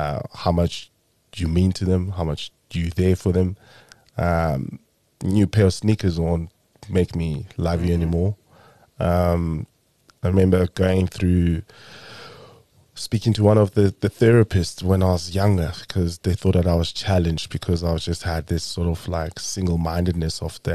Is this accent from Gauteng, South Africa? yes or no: no; Zwelitsha, Eastern Cape, South Africa; I mean, I'm from the Eastern Cape, Izwelitsha.